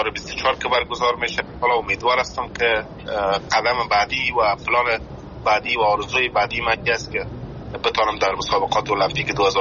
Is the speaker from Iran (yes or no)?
no; Afghanistan; born there; moved away; ما درست است که در افغانستان زاده شدیم